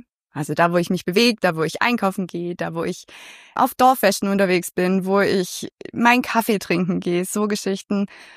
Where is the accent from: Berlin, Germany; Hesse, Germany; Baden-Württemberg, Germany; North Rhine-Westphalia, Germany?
Baden-Württemberg, Germany; Man hört's. Ich komme aus der Gegend. Ich bin hier regional verwurzelt, habe es nicht so weit weggeschafft. Also 15 Kilometer bin ich gewandert und dann wieder zurück.